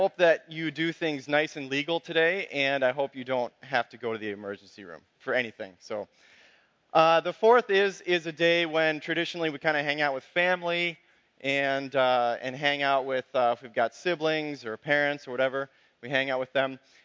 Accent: Missouri, United States; And I grew up living in Missouri, and basically everything is legal there.

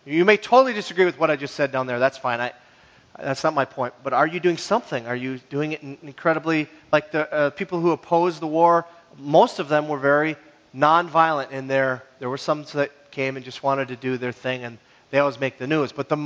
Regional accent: Hibbing, Minnesota, United States; I'm from Hibbing, Minnesota. Hibbing was an absolutely beautiful city 150 years ago when they had trees.

